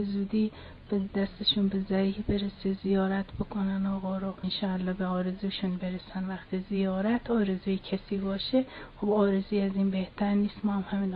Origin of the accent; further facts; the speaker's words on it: Mashhad, Razavi Khorasan, Iran; حالا اینو دارم از ته دل میگم، متولد مشهد هستم